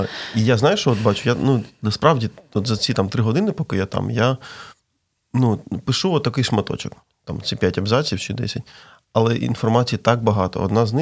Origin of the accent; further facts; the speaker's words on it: Kherson, Kherson Oblast, Ukraine; я з Херсона сам